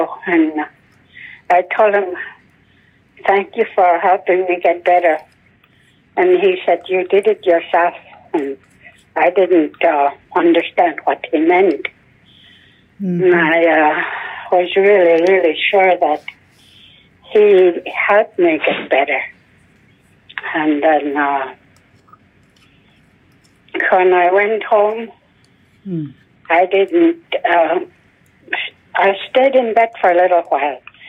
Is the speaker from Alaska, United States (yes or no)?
yes; Nanap, Alaska, United States; born there; I was born at Nanap in 1935.